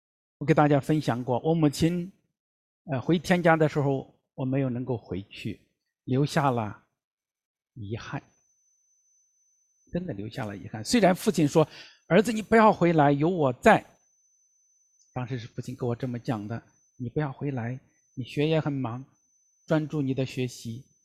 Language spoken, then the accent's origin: Chinese; Fangcheng, Henan, China; 我出生在农村的家庭河南的南阳方城县的一个小乡村里面，家境不富裕，可以说家境是贫困的